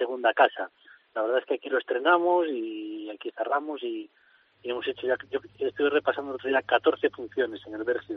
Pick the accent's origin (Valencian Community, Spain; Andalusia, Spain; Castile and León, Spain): Castile and León, Spain; Ponferrada; Mira, cuando vamos fuera de aquí nadie se cree que somos de Ponferrada.